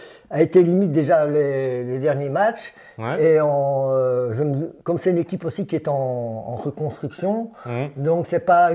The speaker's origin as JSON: {"language": "French", "country": "Belgium", "said": "Non, je suis belge, hein, je suis triste parce que la Belgique a perdu"}